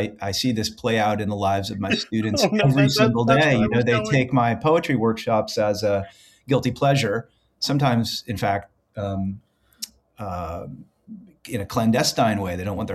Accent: Burlington, Vermont, United States; I think the main thing is I grew up in Bernie Sanders, Burlington. Sanders was mayor of Burlington during some very important years in my life

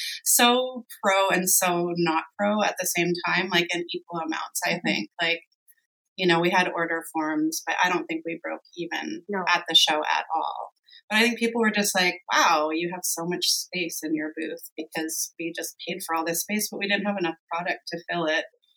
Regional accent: West Coast, Canada; And I think as a Canadian, that's like the best thing. I mean, also as a West Coaster

